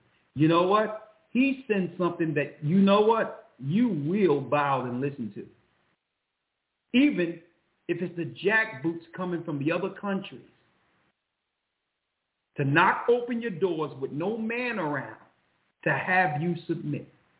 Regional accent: Philadelphia, Pennsylvania, United States; I grew up in North Philly.

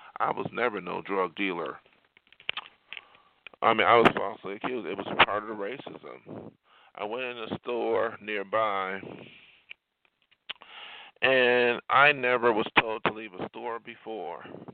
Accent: New York, United States; I come from New York State. Yes, I think a lot of people there, to a degree, are progressive.

